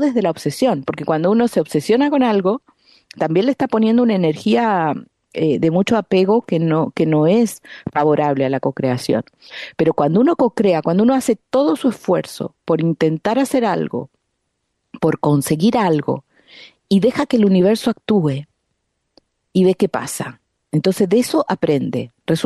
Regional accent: Argentina; yo además me crié en Argentina

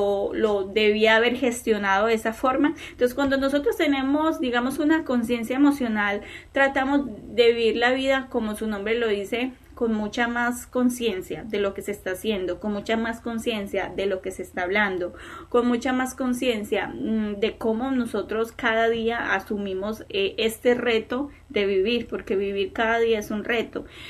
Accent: Colombia; Porque pues yo soy de Colombia, entonces pues ustedes conocen que Colombia tiene un clima maravilloso

